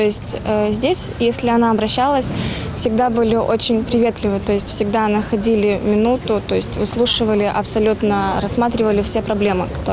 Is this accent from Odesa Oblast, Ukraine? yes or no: no; Luhansk Oblast, Ukraine; moved away; А сейчас, поскольку мы приехали из Луганской области, сейчас не совсем получилось так же стоять.